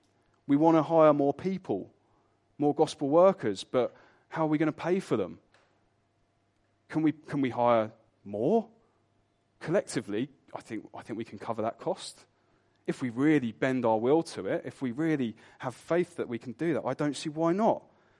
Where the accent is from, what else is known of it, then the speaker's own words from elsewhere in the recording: United Kingdom; We're British, so we'll have a dialogue in our head going, oh, they've gone too far this time.